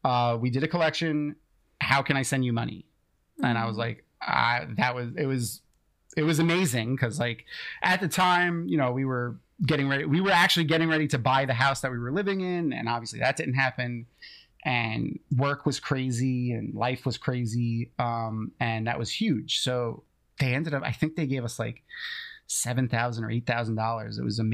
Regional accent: New York, United States; moved away as an adult; now in Florida, United States; I'm from New York, and I had lived in New York my whole life up until like 8 years ago, 9 years ago when we moved to Florida.

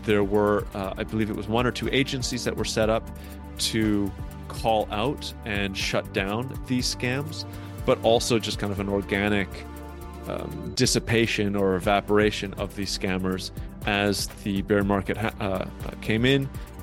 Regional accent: Canada; I'm Canadian, of course

